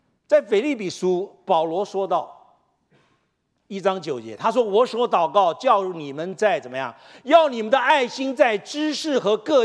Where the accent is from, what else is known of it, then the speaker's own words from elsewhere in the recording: China; 我们中国人哎，在后面，这老公走在前面，老婆走在后面啊